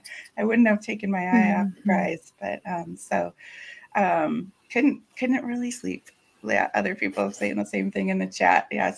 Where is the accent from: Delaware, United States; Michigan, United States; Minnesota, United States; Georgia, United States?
Minnesota, United States; And I'm from Minnesota. Like, we get weather constantly changing.